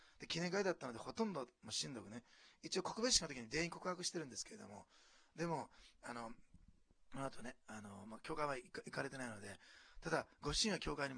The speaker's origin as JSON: {"language": "Japanese", "region": "Osaka", "country": "Japan", "said": "私大阪出身だから、私も大阪出身ですと言うとね"}